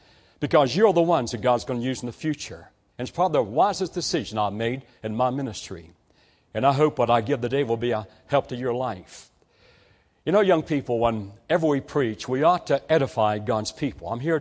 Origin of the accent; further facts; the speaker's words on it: Fairmont, West Virginia, United States; I'm glad to come here back home to West Virginia. I'm from the Fairmont area, and I was raised in the country